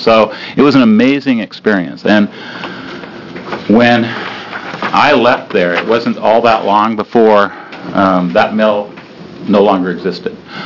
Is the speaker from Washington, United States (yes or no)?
yes; Port Angeles, Washington, United States; This was a bill, when I started looking at it, that hearkened me back to graduating from high school in Port Angeles, Washington in 1966